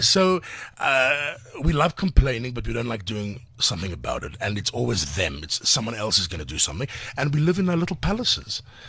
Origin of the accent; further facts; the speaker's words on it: South Africa; In South Africa, we're not a melting pot. We are Khoza, we are Zulu, we are Greek, we're Italian, we are Irish.